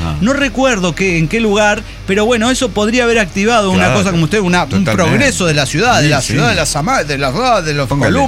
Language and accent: Spanish; General Güemes, Salta, Argentina; yo decía, soy de General Güemes